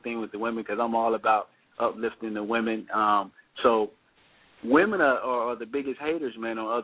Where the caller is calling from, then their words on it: Los Angeles, California, United States; I'm actually in L.A. right now, but I live in Charlotte.